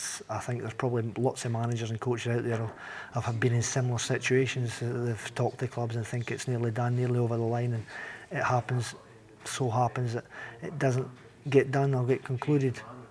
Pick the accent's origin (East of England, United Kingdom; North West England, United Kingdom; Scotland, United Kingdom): Scotland, United Kingdom; Galashiels; Gregor was from my hometown, yeah, Gala Shields.